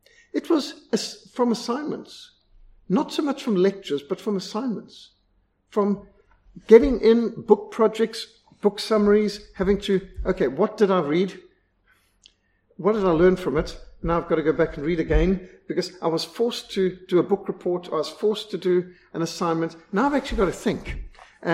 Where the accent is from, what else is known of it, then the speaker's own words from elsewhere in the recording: Bulawayo, Zimbabwe; when I was growing up in Bulawayo